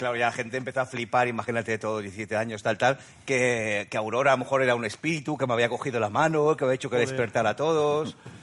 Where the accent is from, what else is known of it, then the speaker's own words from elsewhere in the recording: Barcelona, Catalonia, Spain; born there; Y yo nací en Barcelona